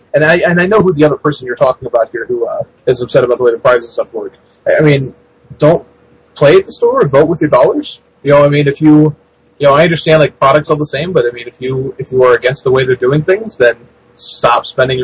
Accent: Akron, Ohio, United States; I'm from the Akron area originally

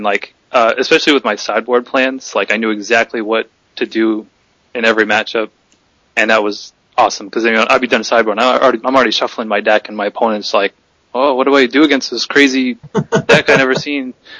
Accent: Boston, Massachusetts, United States; Yeah, born and raised in the Boston area.

